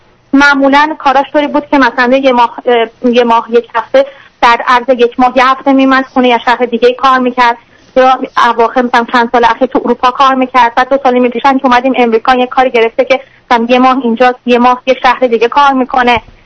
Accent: Iran; moved away; چون ما تازه از ایران اومدیم

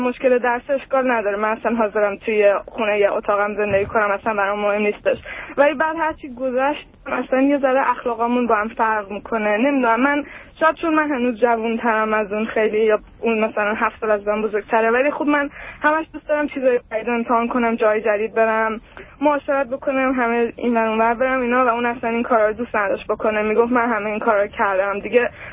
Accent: Iran; moved away as an adult; now in United States; من الان حدود 7-8 ماهه که اومدم امریکا، 22 سالم هست. قبلش ایران زندگی میکردم، اصلا اونجا به دنیا اومدم، از بچگیم اونجا زندگی کردم تا وقتی که 19 سالم بود. بعد به خاطر اینکه خب من اینجا سیتیزن هستم

